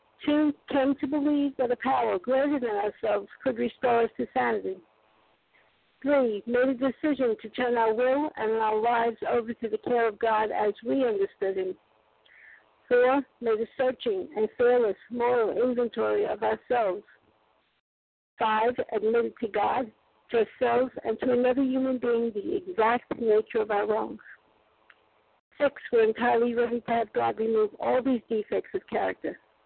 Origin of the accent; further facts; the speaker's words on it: Florida, United States; I'm from Florida, grateful compulsive overeater.